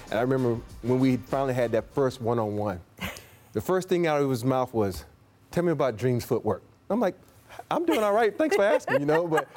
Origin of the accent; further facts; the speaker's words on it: the South, United States; he talked about me growing up in the South and how it was